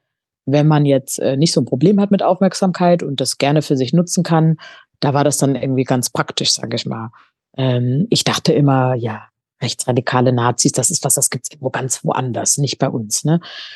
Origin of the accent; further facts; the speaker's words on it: Weiler bei Bingen, Rhineland-Palatinate, Germany; also born or lived in Wiesbaden; Ja, also ich bin geboren in Wiesbaden und dann schnell auf die andere Rheinseite aufgewachsen in Weiler bei Bingen. Das ist ein kleines Weindorf hier am Fuße des Hunsrücks neben Rheinhessen. Und da habe ich die ersten über 20 Jahre meines Lebens verbracht.